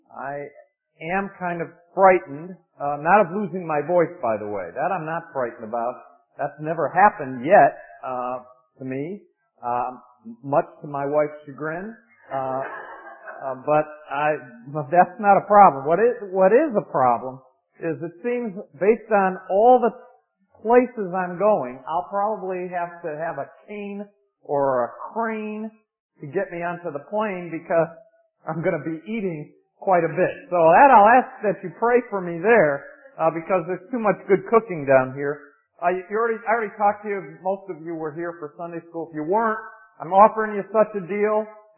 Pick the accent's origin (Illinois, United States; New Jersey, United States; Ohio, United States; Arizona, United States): Ohio, United States; born there; I was born in Ohio, called the Buckeye State